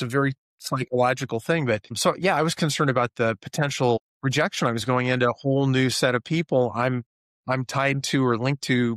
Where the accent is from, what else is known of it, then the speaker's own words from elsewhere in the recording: Alaska, United States; When I was growing up in Alaska as a little kid, my dad moved to some different bases and stuff. He was a contractor for the military.